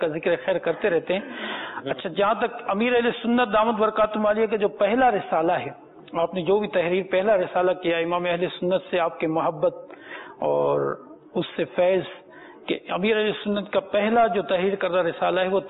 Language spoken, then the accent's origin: Urdu; Pakistan; first language Sindhi; اور چونکہ میری مادری زبان سندھی ہے